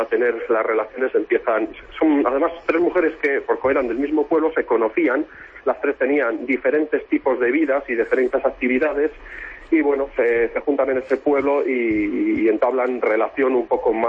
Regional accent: Palencia, Castile and León, Spain; Aunque nosotros somos de Palencia, pues no son tantas las oportunidades que tenemos para venir aquí a Palencia.

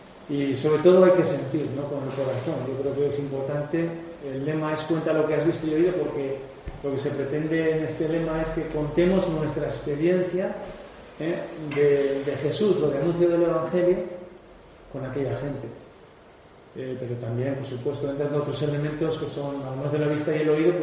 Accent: Burgos, Castile and León, Spain; yo me he formado en el seminario de Burgos, yo soy burgalés. He trabajado en la diócesis de Burgos 9 años y después ya marché a misiones

